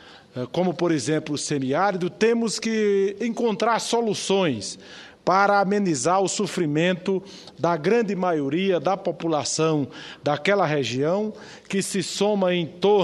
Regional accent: Northeast Region, Brazil; Todos nós, senhor presidente, que somos do Nordeste, especificamente da área considerada menos produtiva no que se refere à agricultura, no que se refere à pecuária

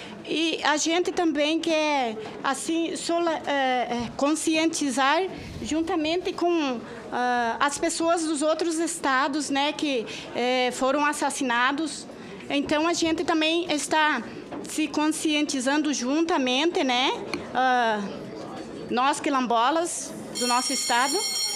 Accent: Santa Catarina, Brazil; Nós viemos do estado de Santa Catarina aqui para lutar contra a situação de violência.

